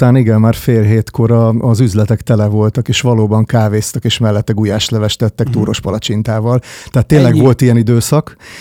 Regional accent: Kópháza, Győr-Moson-Sopron, Hungary; also born or lived in Miskolc; Miskolcon születtem egyébként, de 1 évesen visszakerültünk, vagy 1,5 évesen kerültem vissza Kópházára, Sopron mellett egy kis faluba.

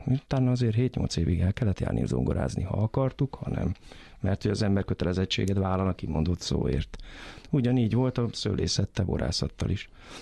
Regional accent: Veszprém, Veszprém County, Hungary; Kisgyerekkoromtól úgy nőttem fel annak ellenére, hogy nem voltam somlószőlősi lakos nagyon sokáig. Veszprémben élt a család, oda kötődtünk

